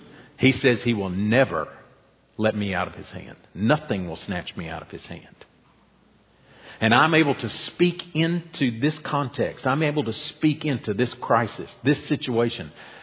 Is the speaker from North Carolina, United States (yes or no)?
yes; Boone, North Carolina, United States; I was born in Boone, raised in the mountains. I have mountain legs, not sea legs.